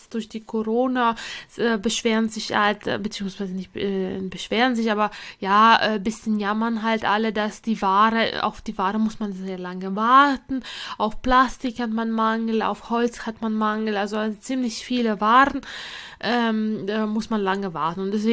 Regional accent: Latvia; German is a second language; now in Germany; Also ich komme ja ursprünglich aus Lettland

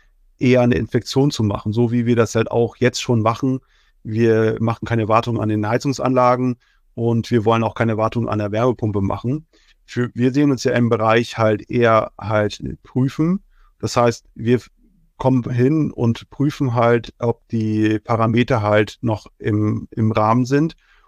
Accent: Lower Saxony, Germany; ich komme ja jetzt aus der Nähe von Lüneburg

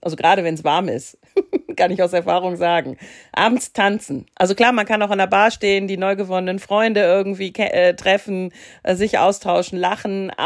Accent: North Rhine-Westphalia, Germany; also ich komme ja ursprünglich auch aus dem Ruhrgebiet

